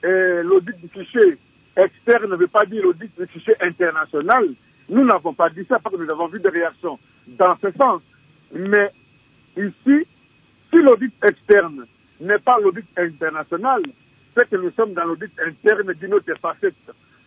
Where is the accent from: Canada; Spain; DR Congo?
DR Congo; Tanganyika; Moi-même, je viens du Congo profond, le territoire de Katakokombe.